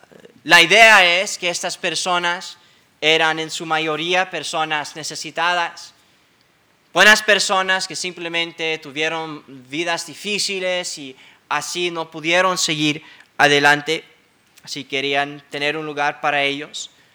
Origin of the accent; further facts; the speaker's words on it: California, United States; En la ciudad donde yo crecí, en California